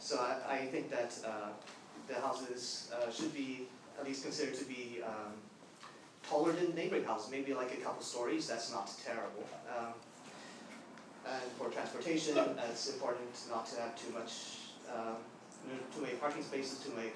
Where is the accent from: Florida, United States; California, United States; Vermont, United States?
California, United States; San Francisco; Okay, hello … from Excelsior.